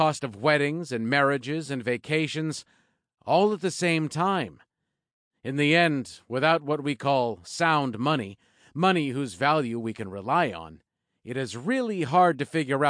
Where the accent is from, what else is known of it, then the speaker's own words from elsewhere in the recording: New England, United States; The analogy fits for me because I grew up in New England.